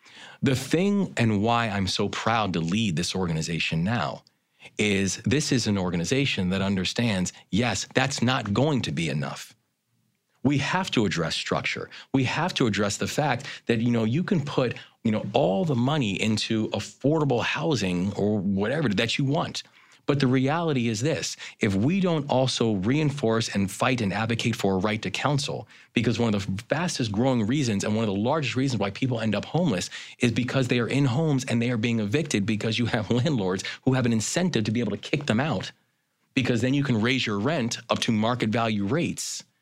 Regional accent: Baltimore, Maryland, United States; You take a city like my hometown of Baltimore, you can't understand the structural deficits and the inequity that exists within Baltimore

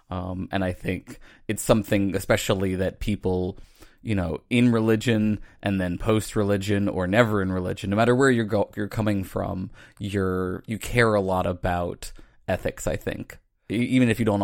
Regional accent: Virginia, United States; Yeah, I grew up outside of Virginia.

